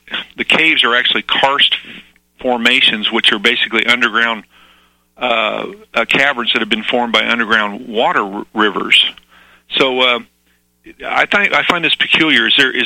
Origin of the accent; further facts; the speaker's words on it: Missouri, United States; Being that I'm originally from Missouri, southern Missouri